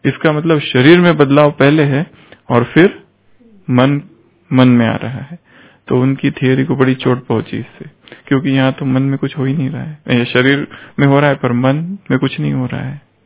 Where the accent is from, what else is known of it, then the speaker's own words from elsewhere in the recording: Maharashtra, India; moved away as an adult; अच्छा, महाराष्ट्र। हम भी वहीं से हैं, अभी 20 साल यहाँ हो गए, परंतु वो स्थान भूला नहीं है।